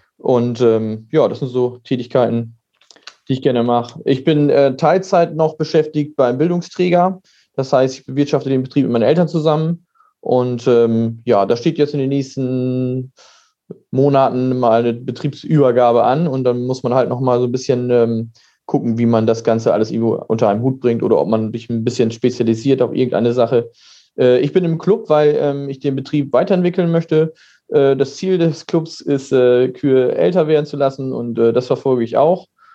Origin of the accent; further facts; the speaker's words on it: Lower Saxony, Germany; Ich komme aus Ostfriesland. Das ist nordwestlich von Niedersachsen. Wir wohnen hier ziemlich nah an der holländischen Grenze.